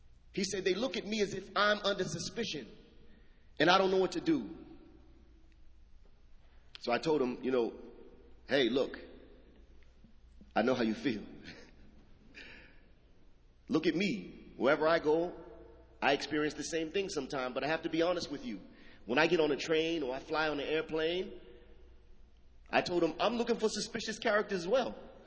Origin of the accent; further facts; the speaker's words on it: Boston, Massachusetts, United States; You know, I was raised in Roxbury. I remember as a child coming down in this area to see the ice sculptures at the end of the year for New Year's Eve, going to Charles River to see the fireworks.